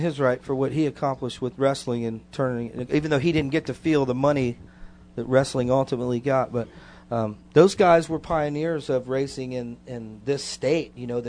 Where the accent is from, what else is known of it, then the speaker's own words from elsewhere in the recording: Tampa, Florida, United States; Trust me, I'm from Tampa, and I moved here because of the hurricane.